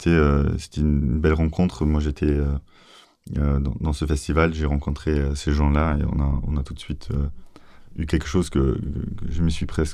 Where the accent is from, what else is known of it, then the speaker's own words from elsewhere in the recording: Germany; Moi, j'ai grandi un peu en Allemagne.